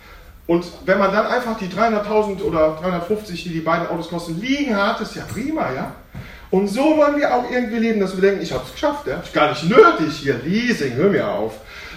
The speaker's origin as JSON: {"language": "German", "town": "Albstadt", "region": "Baden-Württemberg", "country": "Germany", "said": "Ich weiß nicht, wie das bei euch in Abstadt ist, da wo ich herkomme"}